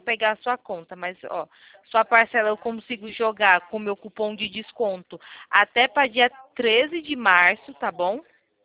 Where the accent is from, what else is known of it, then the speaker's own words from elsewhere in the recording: Itatiba, São Paulo, Brazil; eu sou aqui de São Paulo, Itatiba.